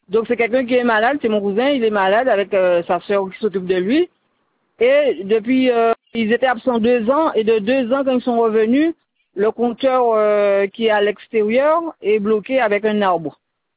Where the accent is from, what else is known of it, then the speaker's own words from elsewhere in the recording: Capesterre-Belle-Eau, Guadeloupe; je suis de Capesterre